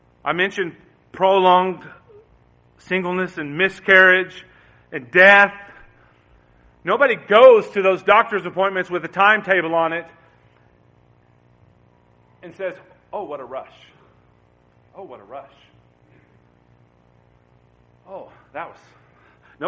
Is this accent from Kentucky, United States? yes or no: yes; Morehead, Kentucky, United States; I'm from Moorhead, Eastern Kentucky. Like these hills, I'm used to it.